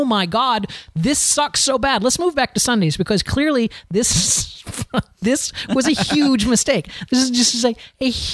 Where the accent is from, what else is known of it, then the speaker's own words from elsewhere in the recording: Florida, United States; Now, I'm from Florida. I was born and raised in Florida, so I am no stranger to hurricanes at all, right?